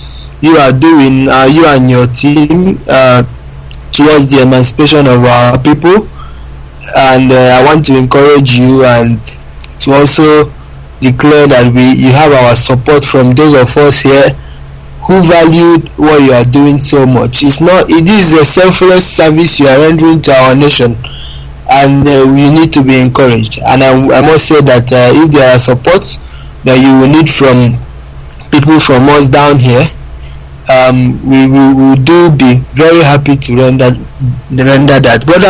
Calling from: Owerri, Imo, Nigeria; I'm calling from Owerri right now.

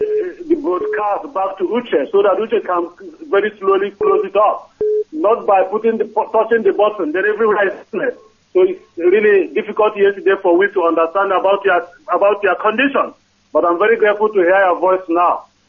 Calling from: Heidelberg, Baden-Württemberg, Germany; I'm calling from Heidelberg, Germany.

